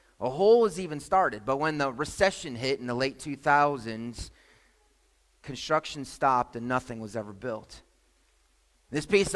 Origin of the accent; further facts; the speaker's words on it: Chicago, Illinois, United States; I'm from Chicago, and one of my favorite places in the world to walk is Michigan Avenue in downtown Chicago.